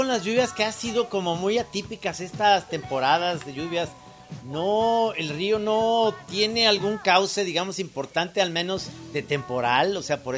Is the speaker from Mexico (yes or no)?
yes; Guadalajara, Jalisco, Mexico; yo creo que ninguno de nosotros como tapatíos hemos tenido